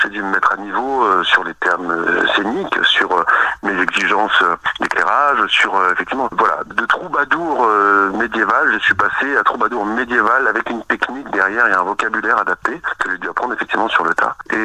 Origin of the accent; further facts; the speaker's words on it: La Rochelle, Nouvelle-Aquitaine, France; also born or lived in Alsace; je suis natif de la ville de La Rochelle, qui est déjà en soi une ville médiévale. Ensuite, avec le temps, j'ai découvert la région Alsace, où j'ai vécu pendant pas mal d'années.